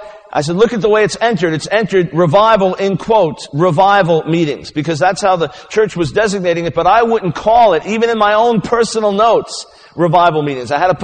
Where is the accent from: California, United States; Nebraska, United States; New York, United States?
New York, United States; also born or lived in Maryland; I'm from New York originally and lived in Maryland 9 years and now live in the South in the Bible Belt.